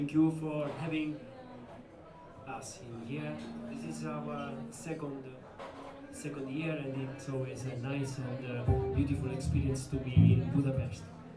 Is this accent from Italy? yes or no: yes; Sicily, Italy; English is a second language; We come from Sicily